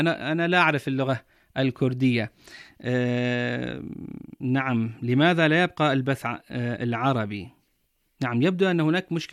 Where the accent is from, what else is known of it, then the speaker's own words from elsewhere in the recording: Qatif, Eastern Province, Saudi Arabia; تحت 8 درجات مئوية عندنا في القطيف